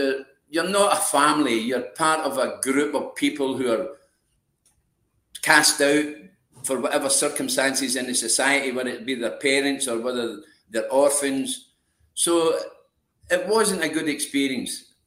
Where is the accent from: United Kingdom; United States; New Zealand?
United Kingdom; Glasgow, Scotland; Yeah, well, I was born in Glasgow in 1950.